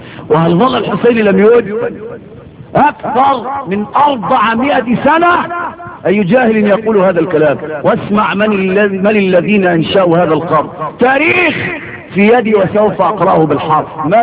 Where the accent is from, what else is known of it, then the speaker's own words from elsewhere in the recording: Egypt; من الذي يكون مدفونا عندنا في مصر؟